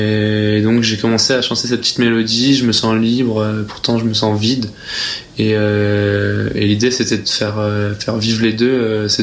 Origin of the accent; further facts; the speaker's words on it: Strasbourg, Grand Est, France; Et je viens de Strasbourg.